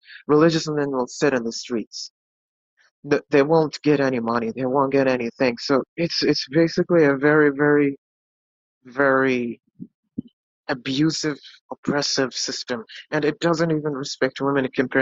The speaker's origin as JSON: {"language": "English", "country": "Bahrain", "said": "Hi, I am an atheist from Bahrain."}